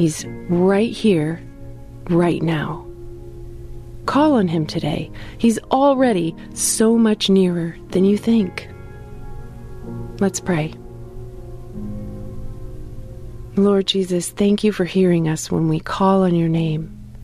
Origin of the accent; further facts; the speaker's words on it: Ohio, United States; now in Central Virginia, United States; I grew up in Northeast Ohio, and I now live in Central Virginia